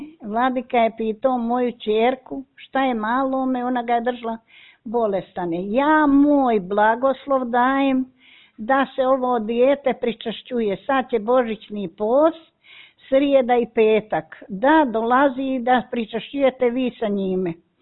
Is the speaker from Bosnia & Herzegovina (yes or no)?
yes; Grmljani, Republika Srpska, Bosnia & Herzegovina; born there; Rođena sam u selu Grmljani